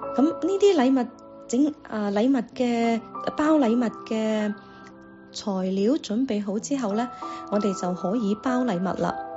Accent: Guangdong, China; 咁我哋广东人有一句说话叫做斩脚趾避沙虫。

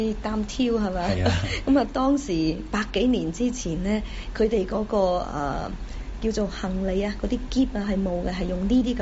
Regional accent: Guangzhou, Guangdong, China; 我哋細個喺中國嗰陣時，喺廣州甚至喺廣州啦，

